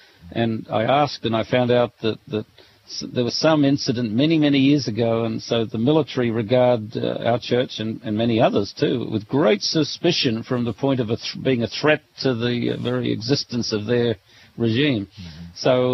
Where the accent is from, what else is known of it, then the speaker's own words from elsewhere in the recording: Australia; Well, it was wonderful for me because I'm an Australian